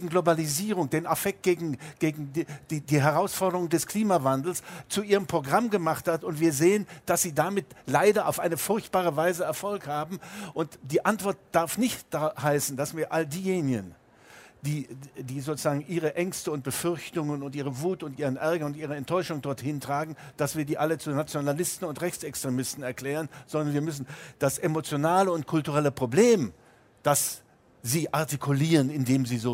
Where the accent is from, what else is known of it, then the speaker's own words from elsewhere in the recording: Germany; Ich bin ja 1943 geboren, also in der Nachkriegszeit aufgewachsen in der DDR.